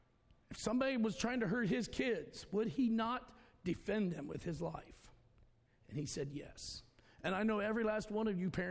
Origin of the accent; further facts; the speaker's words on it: West Virginia, United States; I said, I'm from West Virginia. And nobody in my family was dumb enough to marry a cousin.